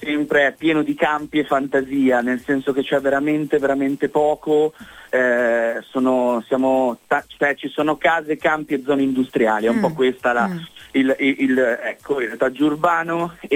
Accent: Villa Fontana, Veneto, Italy; diciamo che il mio paese, da dove arrivo, la storia comunque della mia vita, il mio papà napoletano che si sposta per militare

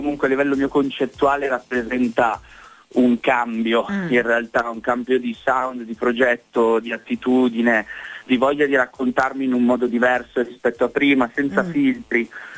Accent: Villa Fontana, Veneto, Italy; diciamo che il mio paese, da dove arrivo, la storia comunque della mia vita, il mio papà napoletano che si sposta per militare

